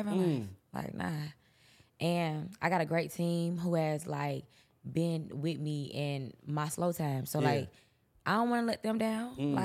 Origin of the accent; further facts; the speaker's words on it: St. Louis, Missouri, United States; St. Louis. I'm from the Lou.